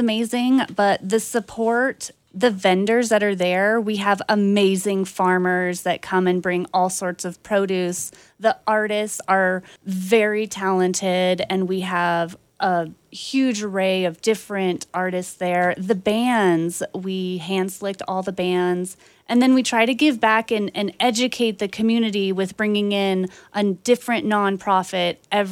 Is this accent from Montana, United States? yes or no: yes; Whitefish, Montana, United States; also born or lived in Oregon; I was raised in Whitefish. I went to school for middle school and a little bit of high school there. And then I moved over to Oregon, finished up high school, and went to college over there.